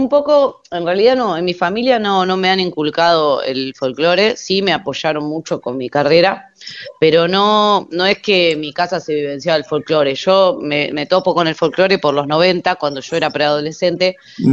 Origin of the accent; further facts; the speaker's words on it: Buenos Aires, Argentina; más de donde yo soy, que es de Buenos Aires, ¿no?